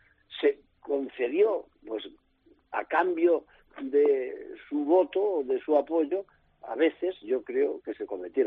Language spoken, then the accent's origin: Spanish; Castilla-La Mancha, Spain; Y es verdad que la autonomía es de lo mejor que le ha ocurrido a mi tierra en siglos. Pero aquel café para todos, sin que, por ejemplo, en Castilla-La Mancha nadie pidió autonomía